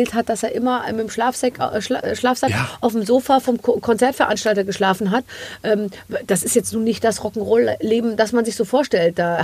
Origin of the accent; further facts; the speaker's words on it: Munich, Bavaria, Germany; Überhaupt nicht, ich komme aus München.